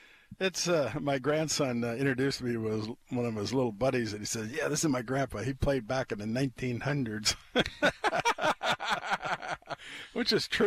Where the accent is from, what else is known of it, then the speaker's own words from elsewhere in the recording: Superior, Wisconsin, United States; Bud Grant's from Superior, and I'm from Superior, and, you know, there's been some good football players come out of Superior.